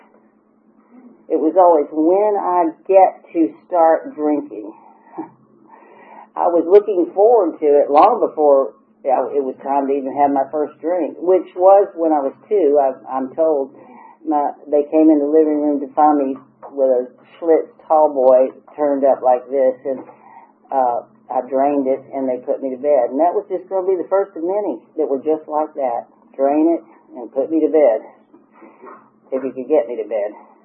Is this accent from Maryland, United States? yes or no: no; Jacksonville, Florida, United States; born there; I was born in Jacksonville, Florida, and my family, my dad was a practicing alcoholic